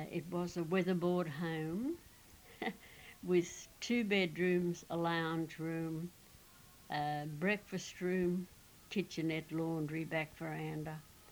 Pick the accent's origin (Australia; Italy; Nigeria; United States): Australia; Dubbo, New South Wales; born there; I was born on the 7th of August 1920 at the Western Districts of Dubbo. I am an Australian.